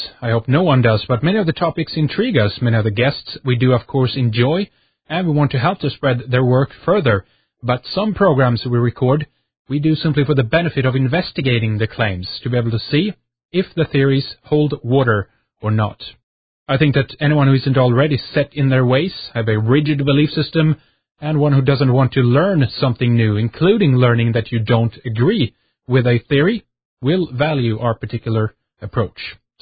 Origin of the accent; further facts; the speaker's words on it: Sweden; English is a second language; from Sweden, Scandinavia, once the land of the Goths.